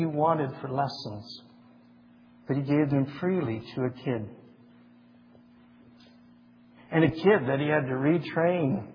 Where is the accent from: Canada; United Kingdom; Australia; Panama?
Canada; Windsor, Ontario; and I grew up in Windsor, and he played across the road across the river in Detroit.